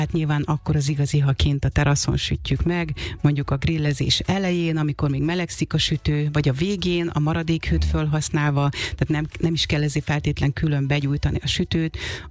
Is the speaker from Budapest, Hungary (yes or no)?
no; Békés, Hungary; Békés-megyéből származom egyébként, és ott ez egy tradicionális süti.